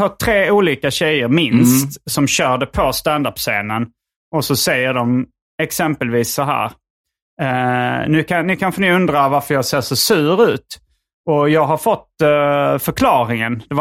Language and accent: Swedish; Hjärup, Skåne, Sweden; also born or lived in Malmö; Jag föddes i Malmö, flyttade till Hjärup som ligger mellan Malmö och Lund. Så det är liksom en sovstad mellan Malmö och Lund.